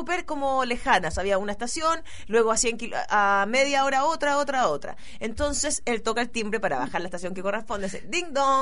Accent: Chile; ¡Que soy chilena!

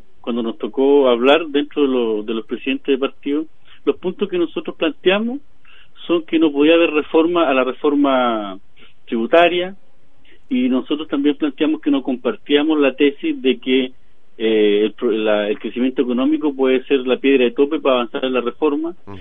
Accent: Purén, Araucanía, Chile; yo tengo 34 años y soy de la Araucanía, soy de Purén y pertenezco al pueblo mapuche.

